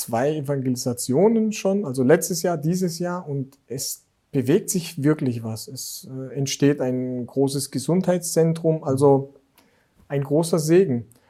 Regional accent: Greece; auch in meine Heimat kommt. Das heißt, in Griechenland, ja, ich habe sehr viele und nette Menschen und suchende Menschen kennengelernt.

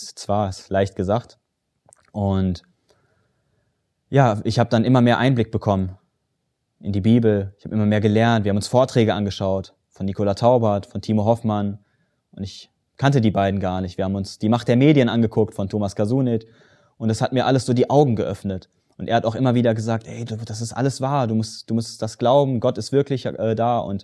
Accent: Hagen, North Rhine-Westphalia, Germany; Und bin nach Hagen dann, wo ich aufgewachsen bin

